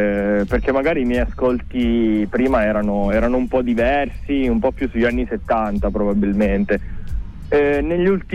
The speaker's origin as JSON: {"language": "Italian", "town": "Torre dei Nolfi", "region": "Abruzzo", "country": "Italy", "said": "non ho un accento così pronunciato, quindi purtroppo non riesco a tradire le mie origini bene, ma sono abruzzese."}